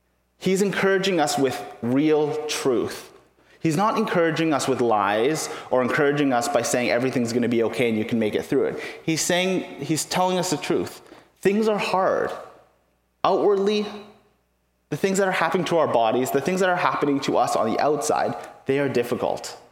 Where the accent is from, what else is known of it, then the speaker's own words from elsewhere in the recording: Vancouver, British Columbia, Canada; growing up in Vancouver as a young person, it is popular to be anything but a Christian.